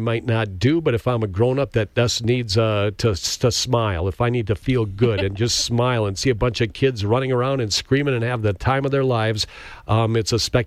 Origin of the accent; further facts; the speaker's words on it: Appleton, Wisconsin, United States; But I grew up in Appleton. I went to the Appleton Foxes games all the time.